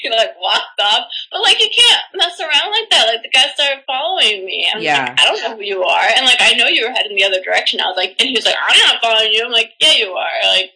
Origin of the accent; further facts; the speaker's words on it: Miami, Florida, United States; because growing up in Miami, I got hit on more when I was 15 than at any other point I lived there.